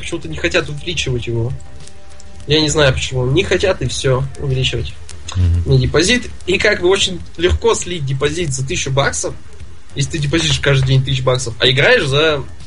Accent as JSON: {"language": "Russian", "town": "Nizhny Tagil", "region": "Sverdlovsk Oblast", "country": "Russia", "said": "Я из Тагила, живу там официально."}